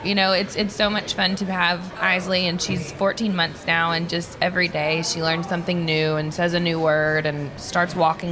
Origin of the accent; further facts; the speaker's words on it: Nashville, Tennessee, United States; I grew up in Nashville in a very musical city